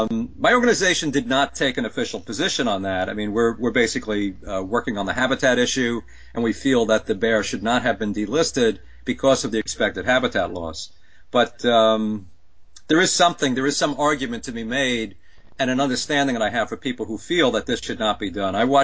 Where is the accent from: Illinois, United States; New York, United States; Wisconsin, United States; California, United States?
New York, United States; I mean, I grew up fishing in New York, and as a kid, I mean, catching a fish was important to me.